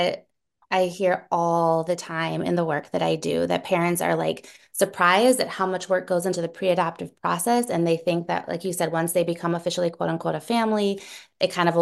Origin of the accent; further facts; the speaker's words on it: Milwaukee, Wisconsin, United States; also born or lived in Santiago, Chile; now in Minnesota, United States; I was born in Santiago, Chile in the mid 80s, and I was adopted into a white Jewish family in Milwaukee, Wisconsin, so Midwest girl.